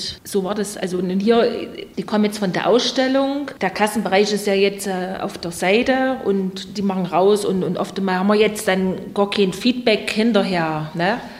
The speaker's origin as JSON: {"language": "German", "town": "Plauen", "region": "Saxony", "country": "Germany", "tie": "born or raised there", "said": "Also ich bin in Plauen geboren, bin hier aufgewachsen, bin zur Schule gegangen"}